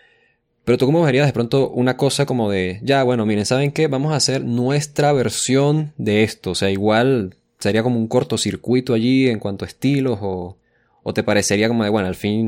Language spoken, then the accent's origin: Spanish; Venezuela; now in Mexico; yo, por ejemplo, estoy en México en estos momentos, yo soy venezolano, pero estoy en México